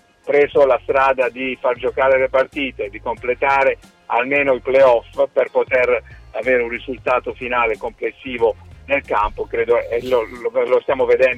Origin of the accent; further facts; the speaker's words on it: Bari, Apulia, Italy; Mi auguro, ripeto, da Barese